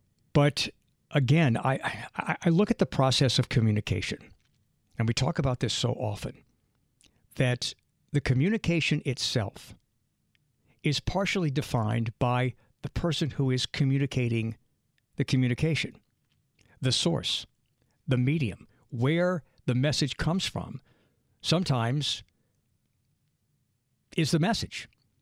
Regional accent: New Orleans, Louisiana, United States; And it always seemed to me, growing up in New Orleans, that the blackface in Zulu was kind of a mockery of what blacks had to do a long time ago.

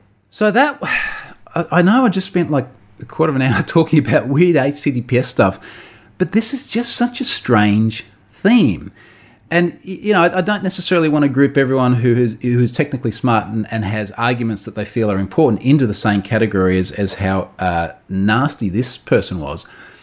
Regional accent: Australia; And one of them is I'm Australian. Evidently, I'm on the other side of the world to where these regulations have been born.

